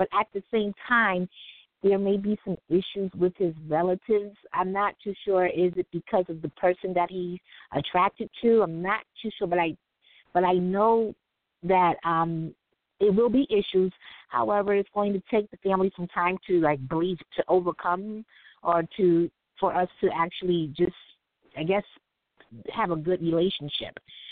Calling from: New York City, New York, United States; Oh, I'm in New York City.

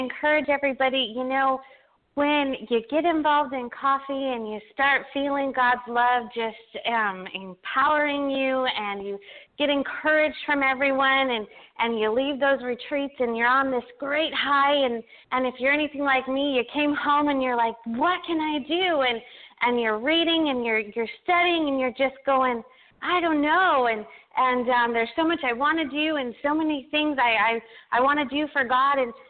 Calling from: Texas, United States; I am calling from South Texas.

